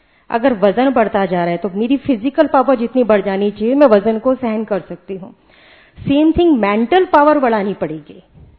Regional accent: Agra, Uttar Pradesh, India; मैं आगरा से हूँ, आगरा नपुरा सेंटर से।

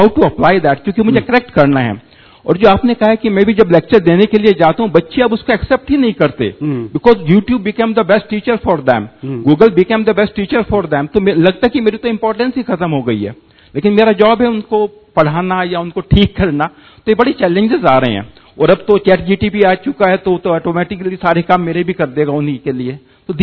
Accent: Ghaziabad, Uttar Pradesh, India; गाजियाबाद से हूँ crossing Republic and I am teaching as a professor

